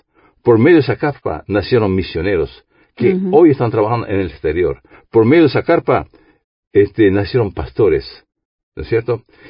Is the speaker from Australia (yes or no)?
no; France; now in Uruguay; Aunque yo soy francés, digo en nuestro país, porque soy más uruguayo que francés.